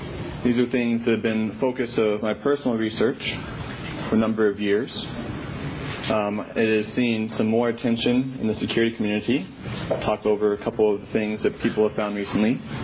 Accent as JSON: {"language": "English", "country": "United States", "said": "I'm from the United States, and I speak in a language that has a very limited alphabet, 26 letters, 10 numbers, and so on."}